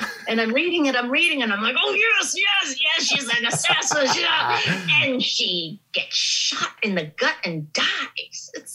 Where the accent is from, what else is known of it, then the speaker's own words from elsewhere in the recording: Pittsburgh, Pennsylvania, United States; yeah, I'm from Pittsburgh.